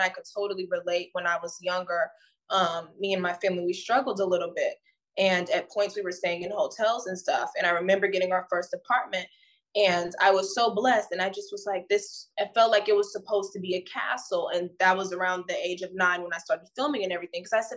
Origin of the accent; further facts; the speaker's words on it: St. Louis, Missouri, United States; Trying to like, hey, go for our dreams, but growing up in St. Louis and not having a lot of money, it's like, no, you go work.